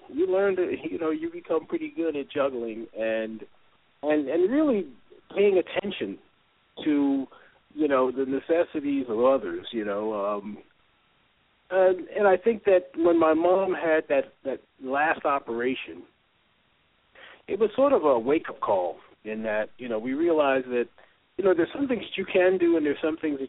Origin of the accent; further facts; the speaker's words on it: New York City, New York, United States; moved away as an adult; now in North Carolina, United States; I grew up in New York City, and had an opportunity to go to some art schools up there and get involved with publishing and advertising. And I moved to North Carolina back in mid-80s.